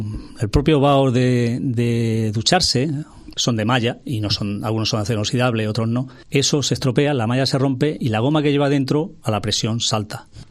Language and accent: Spanish; Region of Murcia, Spain; now in Alicante, Spain; mi padre se vino en el año 60 aquí a Alicante. Nosotros somos de Murcia. Año 60 aquí a Alicante. Y está en Alicante los mismos años que tengo yo, 57.